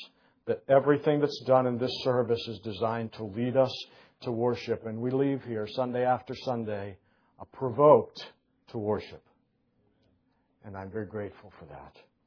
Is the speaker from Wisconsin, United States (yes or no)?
no; Pennsylvania, United States; Luann and I came from Pennsylvania. We grew up there.